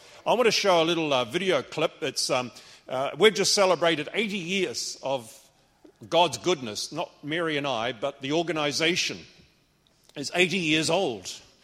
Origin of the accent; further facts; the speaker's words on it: New Zealand; now in Asia; I'm not English. I'm not Australian either. We're Kiwis. We're from New Zealand, but we haven't lived there for a long time. We've been living now for some almost 30 years in Asia